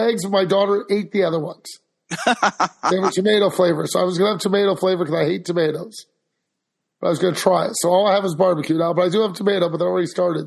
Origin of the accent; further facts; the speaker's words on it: Canada; I'm Canadian. Couldn't care less.